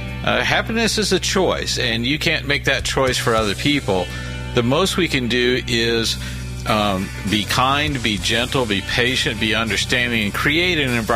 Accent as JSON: {"language": "English", "region": "Louisiana", "country": "United States", "said": "As a Cajun, I can tell you I'm more comfortable with the idea of an accordion making its way into rock music than I am with the keytar making its way into rock music."}